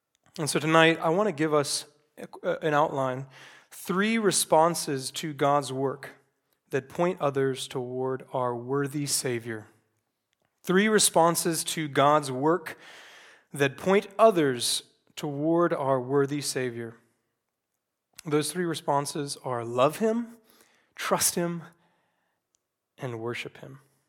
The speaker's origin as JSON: {"language": "English", "region": "the South", "country": "United States", "tie": "born or raised there", "said": "Growing up in the South, I'd hear people say, some of my extended family, they would commonly say, well, I love the Lord."}